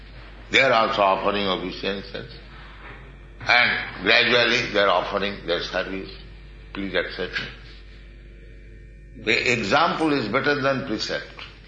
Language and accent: English; India; now in New York, United States; I came from India alone, in New York, 1965.